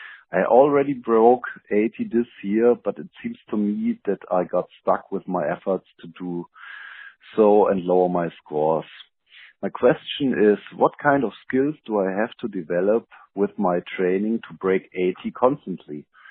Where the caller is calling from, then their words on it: Germany; English is a second language; I'm calling from Germany.